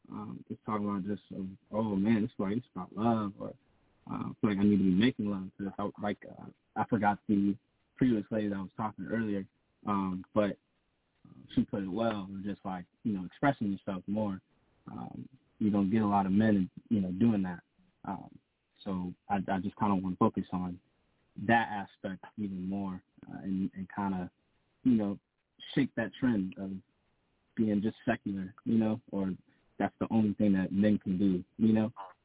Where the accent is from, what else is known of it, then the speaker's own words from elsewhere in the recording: Buffalo, New York, United States; I would have to say, man, in Buffalo, like in my hometown, or anywhere?